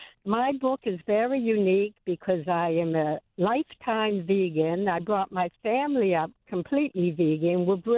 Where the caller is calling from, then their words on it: Kittery, Maine, United States; Yeah, hi. I'm calling from Kittery.